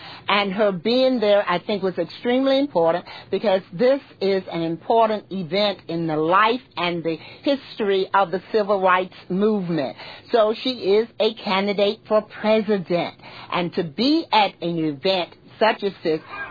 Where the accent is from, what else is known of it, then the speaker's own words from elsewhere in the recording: Alabama, United States; I will be doing all that I can, including in my home state of Alabama